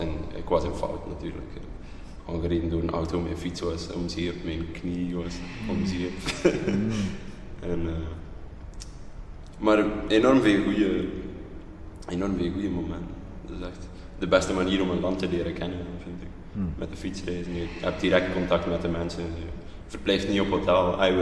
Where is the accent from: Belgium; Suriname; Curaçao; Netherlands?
Belgium; Flanders; now in Yogyakarta, Indonesia; Ik kom uit België, het noordelijke gedeelte, het Nederlandstalige gedeelte.